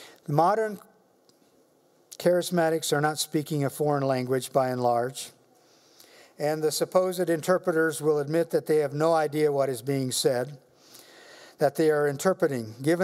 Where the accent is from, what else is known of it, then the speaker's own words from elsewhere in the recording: Belize; It was a whole lot more prevalent down there where I grew up in Belize.